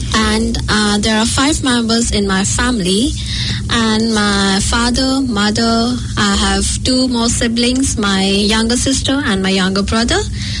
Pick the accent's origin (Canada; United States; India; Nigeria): India; English is a second language; moved away as an adult; now in New Zealand; I'm from India. And I'm only 6 months old in New Zealand. I just landed on 10th of July on New Zealand 2018. Probably that was on my birthday.